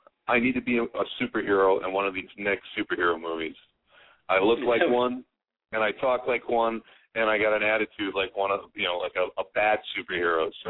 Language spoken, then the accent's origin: English; Oakland, California, United States; born there; I was born in Oakland, California. I'm American